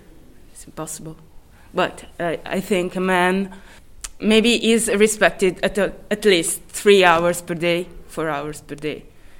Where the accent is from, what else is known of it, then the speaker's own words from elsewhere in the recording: Padua, Veneto, Italy; English is a second language; I ever felt this place, Padova, like my city, like, come si dice, mio nido, my home.